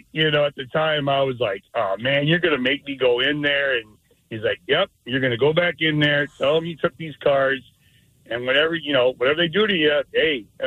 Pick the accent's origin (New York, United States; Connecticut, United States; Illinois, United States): Illinois, United States; Well, my story was when I was back in my hometown, we were in Illinois.